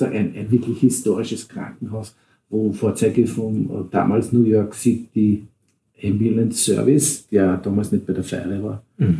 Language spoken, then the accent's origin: German; Austria; Und habe als Österreicher gesagt, naja, das haben wir in Österreich erfunden.